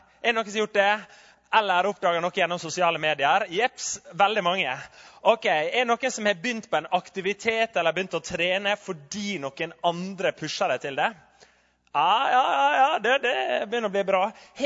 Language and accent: Norwegian; Møre og Romsdal, Norway; accent: Sunnmøre; og som du hører så ikke jeg fra Oslo. Jeg snakker sunnmørsk